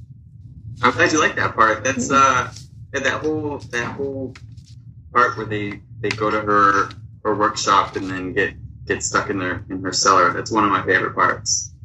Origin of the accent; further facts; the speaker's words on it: California, United States; moved away as an adult; also born or lived in Japan; I went to a very small school in San Diego. I'm from Southern California.